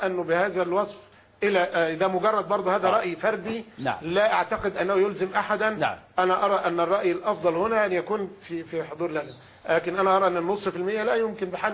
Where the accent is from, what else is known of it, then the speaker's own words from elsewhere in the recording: Egypt; أنا كمواطن مصري